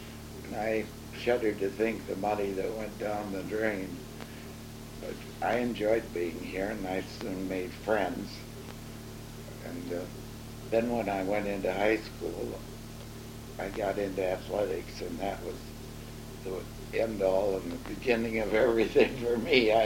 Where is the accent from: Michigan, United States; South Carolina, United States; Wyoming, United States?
Michigan, United States; Detroit; also born or lived in Warren, Pennsylvania; I was born in Warren, Pennsylvania, and lived there until I was about two or three, I think. We moved to Detroit, and we lived on the corner of Longfellow and 3rd.